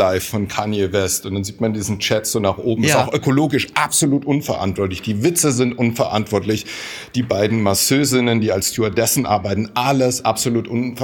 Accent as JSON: {"language": "German", "region": "Bavaria", "country": "Germany", "said": "Für mich als erdigen Mittelfranken sozusagen"}